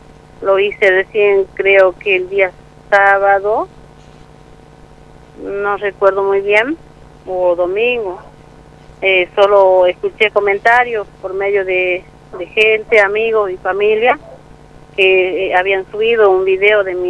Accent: Zanja Honda, Salta, Argentina; now in Tartagal, Argentina; Yo soy de Zanja Honda, pero vivo acá en Tartagal, en el barrio Norte Grande.

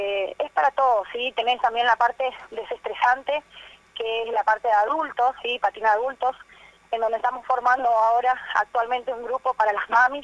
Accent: Misiones, Argentina; Yo lo tengo desde mi niñez, en Misiones es un deporte que está muy instalado desde hace muchísimos años

